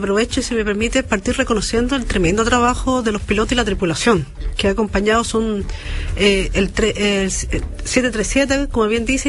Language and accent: Spanish; Chile; creo que es un orgullo para nosotros como chilenos y chilenas el rol de la Fuerza Aérea.